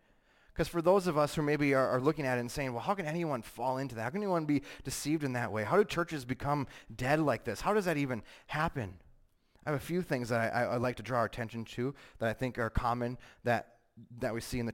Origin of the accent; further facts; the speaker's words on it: United States; I'm American and I'm Christian because I'm American.